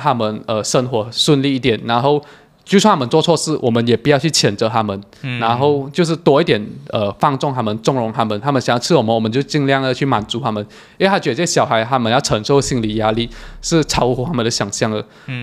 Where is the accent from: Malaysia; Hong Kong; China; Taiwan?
Malaysia; 我们就讲我们是马来西亚来